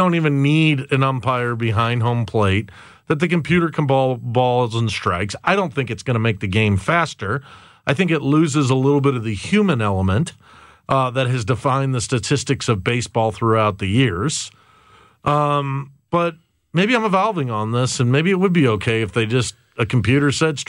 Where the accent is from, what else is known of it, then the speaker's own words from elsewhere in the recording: St. Louis, Missouri, United States; come on, we're from St. Louis.